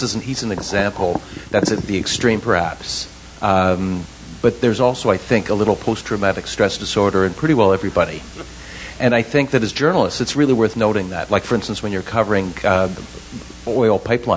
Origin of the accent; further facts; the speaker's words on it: Toronto, Ontario, Canada; from Toronto. There's a celebrated case. I come from Canada